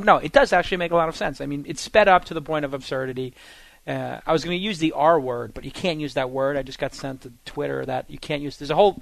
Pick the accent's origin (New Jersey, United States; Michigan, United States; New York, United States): New York, United States; because I'm from New York.